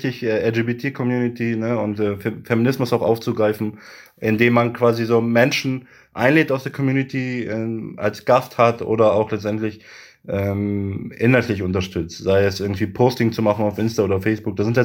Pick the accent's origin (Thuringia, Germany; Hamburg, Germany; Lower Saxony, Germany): Lower Saxony, Germany; Göttingen